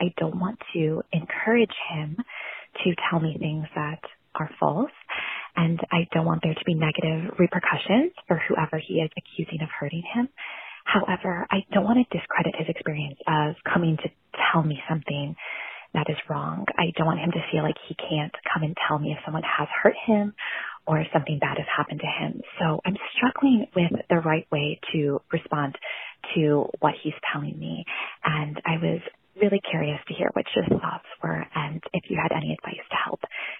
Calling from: Cleveland, Ohio, United States; I'm from Cleveland, Ohio, and I have two boys

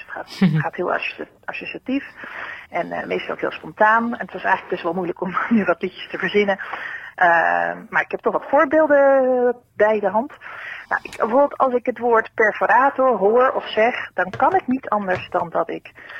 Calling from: Rotterdam, South Holland, Netherlands; uit Rotterdam.

